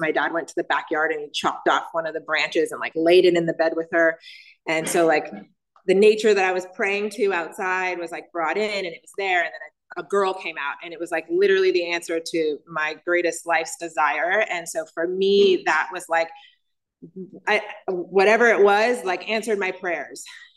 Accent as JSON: {"language": "English", "town": "Oakland", "region": "California", "country": "United States", "tie": "born there", "said": "I was born in Oakland, and I was born to married parents."}